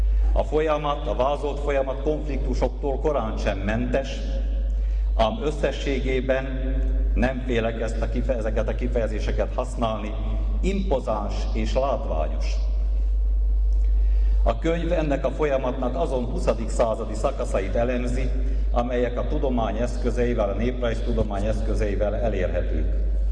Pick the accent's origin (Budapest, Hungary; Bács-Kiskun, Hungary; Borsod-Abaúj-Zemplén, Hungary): Borsod-Abaúj-Zemplén, Hungary; Baraca; Baraca pedig cigányfalu lesz. Eme beteljesedő jóslatnak az árnyékában nőttem fel magam is.